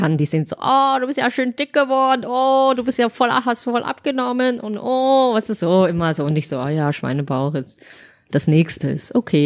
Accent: Germany; also born or lived in Bavaria; ich bin halb Vietnamesin, halb Chinesin, aber geboren in Bayern und in Deutschland aufgewachsen

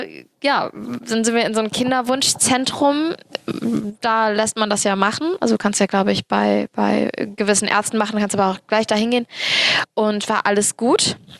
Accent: Cologne, North Rhine-Westphalia, Germany; weil ich bin Kölnerin und halbe Türkin.

